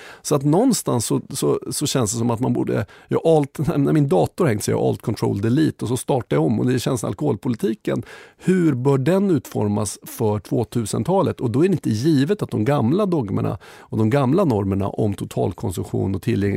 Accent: Enköping, Uppsala County, Sweden; än vad jag hade när jag växte upp i Enköping

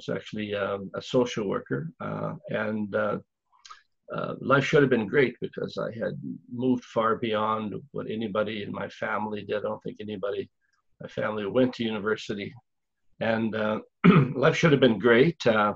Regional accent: Canada; born there; He came over from Europe, and I was born in Canada. But the first 12 years, we were desperately poor.

